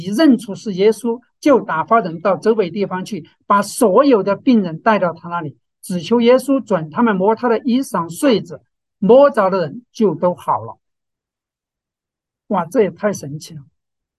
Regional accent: China; 或者我们中国人属于的叫龙王爷，对，他就管水的。

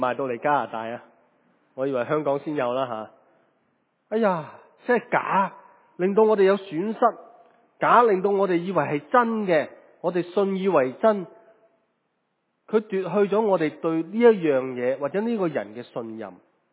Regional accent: China; 我哋可以今日称中国人以外嘅人系外邦人。我哋中国人唔单止称外邦人，我哋又即是连个省以外我们都叫外省人啊。

